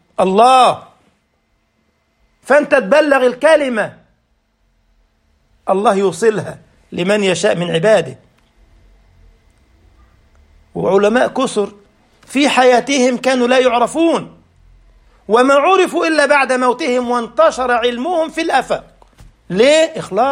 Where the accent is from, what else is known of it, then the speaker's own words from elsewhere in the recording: Egypt; وأنا من مصر